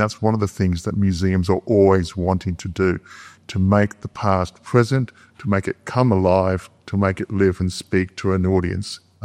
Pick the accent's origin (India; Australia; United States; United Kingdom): Australia; I'm from Australia